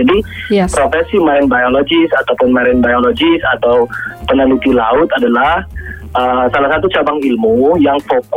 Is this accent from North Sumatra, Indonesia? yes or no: yes; North Sumatra, Indonesia; saya lahir dan besar di Danau Toba.